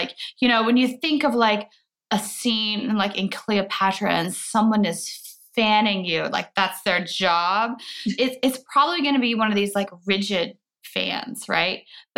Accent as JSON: {"language": "English", "region": "Midwest", "country": "United States", "said": "Because I'm from the Midwest, and I'm pretty sure that there are certain parts of the United States"}